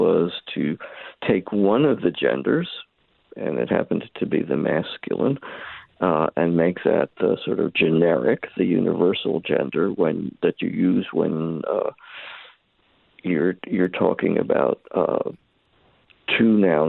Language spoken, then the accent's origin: English; New York City, New York, United States; when I was growing up in New York City.